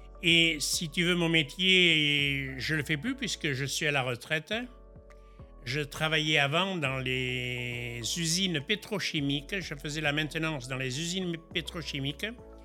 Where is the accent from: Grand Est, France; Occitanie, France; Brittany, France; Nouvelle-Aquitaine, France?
Nouvelle-Aquitaine, France; Donc je viens de la vallée d'Osso. La vallée d'Osso, c'est la vallée entre Pau et l'Espagne.